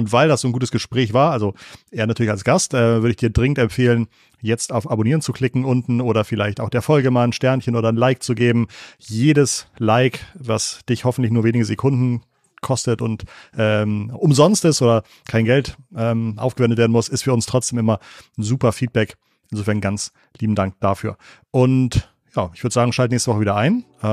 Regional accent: Hamburg, Germany; ich bin Hamburger

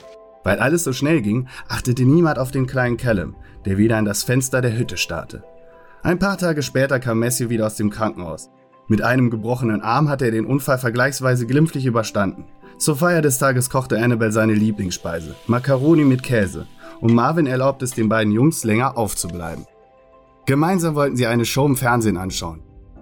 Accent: Cologne, North Rhine-Westphalia, Germany; bei uns in Fühling, wo ich aufgewachsen bin.

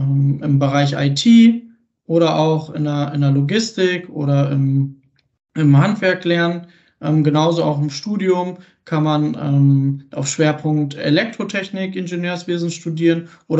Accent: Porta Westfalica, North Rhine-Westphalia, Germany; ich bin 20 Jahre jung. Ich komme aus Porta Westfalica

